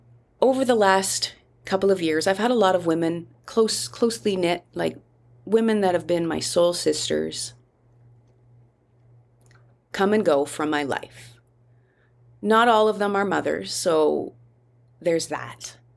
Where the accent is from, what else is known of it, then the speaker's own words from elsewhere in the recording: Canada; now in Costa Rica; Living here in Costa Rica, you know, in a foreign country as a Canadian